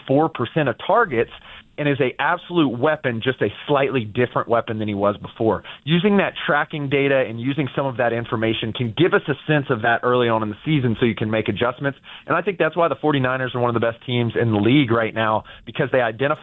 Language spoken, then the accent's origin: English; Lake Charles, Louisiana, United States; I'm from Lake Charles.